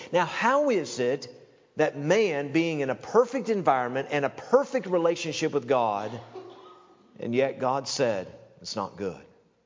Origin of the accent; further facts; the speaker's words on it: Tennessee, United States; Now, just to let you know, I'm from Tennessee. I don't know if I'm a redneck or not, all right?